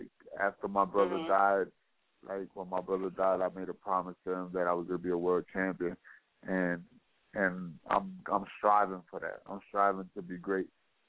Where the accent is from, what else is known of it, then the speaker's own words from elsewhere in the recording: Puerto Rico; also born or lived in New York, United States / Virginia Beach, United States; I was born in New York. I lived in Puerto Rico all my life. My last year of high school, I was in Virginia Beach.